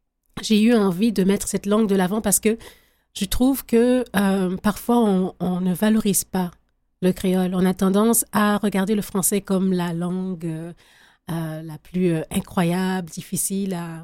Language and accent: French; Quebec, Canada; born there; je suis née au Québec.